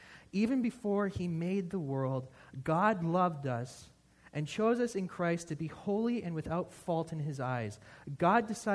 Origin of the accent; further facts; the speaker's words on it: Canada; I'm a Canadian.